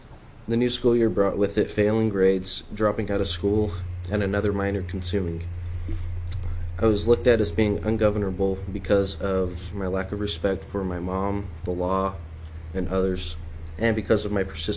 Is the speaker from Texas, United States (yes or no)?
no; Salt Lake City, Utah, United States; born there; now in Petersburg, United States; I'm 17 years old, and I was born in Salt Lake City, Utah. I now live in Petersburg.